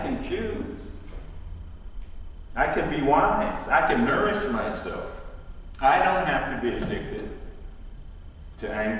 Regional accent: Cleveland, Ohio, United States; I'm also from Cleveland, and I'm getting old.

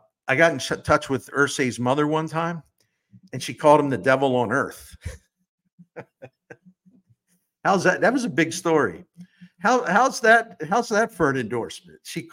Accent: Baltimore, Maryland, United States; I grew up in Memorial Stadium in Baltimore.

